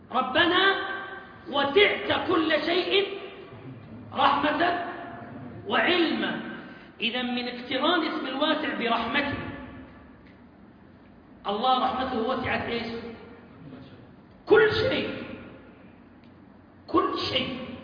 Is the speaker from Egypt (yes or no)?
no; Saudi Arabia; عندنا في السعودية نقول شين وقوي عين